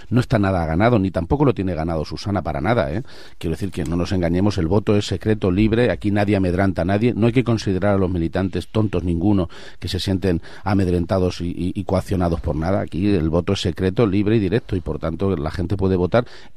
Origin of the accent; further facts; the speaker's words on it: Albacete, Castilla-La Mancha, Spain; ya he estado incluso en mi tierra, en Castilla-La Mancha, en Albacete